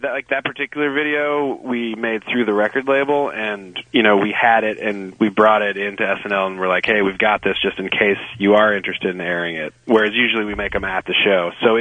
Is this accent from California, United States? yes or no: yes; Berkeley, California, United States; now in Los Angeles, United States; We grew up together in Berkeley, California. And we moved to L.A. together and just shot a bunch of short films.